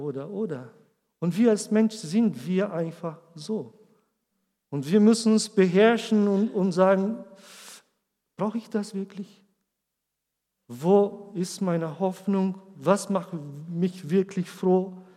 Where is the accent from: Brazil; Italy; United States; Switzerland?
Brazil; now in Germany; Und ich kann ein Beispiel von mir geben, dass wir sind aus Brasilien vor 9 Jahren und wir haben nichts mitgebracht, nur Klamotten und so.